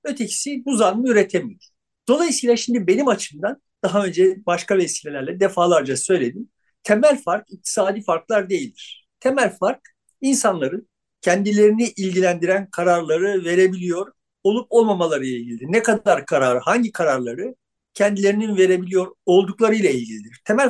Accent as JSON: {"language": "Turkish", "region": "İzmir", "country": "Turkey", "tie": "born or raised there", "also_born_or_lived": "Eskişehir", "moved": "yes", "said": "Eskişehir'den İzmir'e göçtük. Ben 7 yaşındaydım yani. Çok yoksulluk çektik yani, öyle böyle değil ama sonuçta çok neşeli, çok hayat dolu, hayata bağlı bir ailede büyüdüm."}